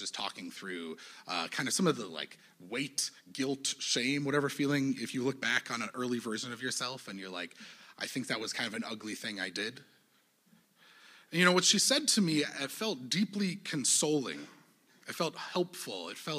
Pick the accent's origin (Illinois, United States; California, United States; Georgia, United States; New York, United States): Illinois, United States; Evanston; It brought up memories of me growing up in Evanston.